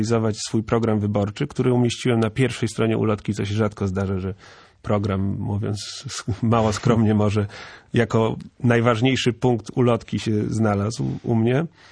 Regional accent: Gdańsk, Pomeranian Voivodeship, Poland; Jestem gdańszczaninem od urodzenia, jestem zameldowany w Gdańsku.

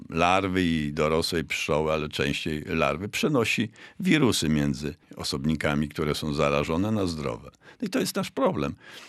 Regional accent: Pomeranian Voivodeship, Poland; bo ja byłem jeszcze w szkole podstawowej, to mojej wsi na Kaszubach była tylko pszczoła północna

